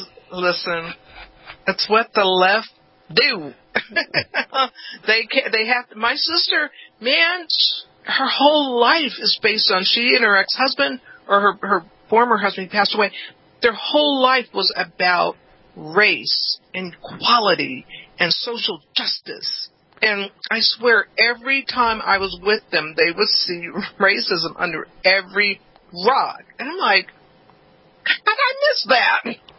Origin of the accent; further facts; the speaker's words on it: Hollywood, California, United States; I grew up in Hollywood. I grew up in Hollywood in not healthy ways.